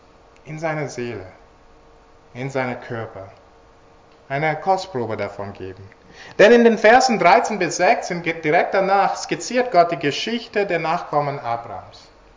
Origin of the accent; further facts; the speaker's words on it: India; Ich bin in Indien aufgewachsen. Kann mich erinnern, als ich so 4 oder 5 war, da ging ich schon in die Schule.